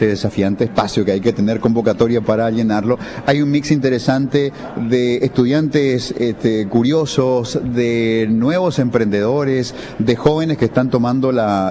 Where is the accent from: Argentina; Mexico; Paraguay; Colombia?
Paraguay; Los paraguayos también aprendimos a hacer bien las cosas a pesar de los gobiernos.